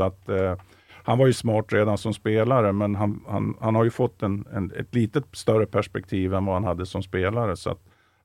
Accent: Norrland, Sweden; Jag är ju norrlänning som han, fast jag kommer från mellersta Norrland eller till och med södra Norrland.

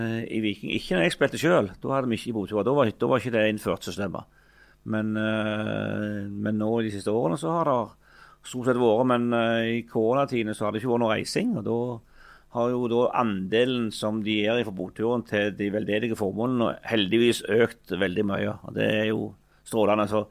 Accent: Figgjo, Rogaland, Norway; i min tid i lokalfotballen hjemme på Figgen

